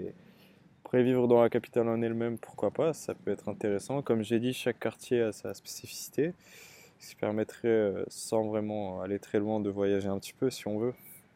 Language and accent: French; Paris, Île-de-France, France; accent: Parisian; habitant à Paris, s'il y a un accent, je l'entends pas vraiment. Par contre, quand je vais voir ma famille dans le sud de la France, là, oui, ils me disent que j'ai un accent parisien.